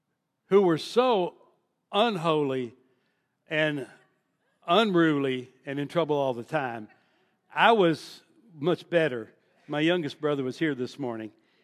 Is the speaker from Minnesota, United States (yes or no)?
no; Missouri, United States; when I grew up in St. Louis County, and it was Thugville.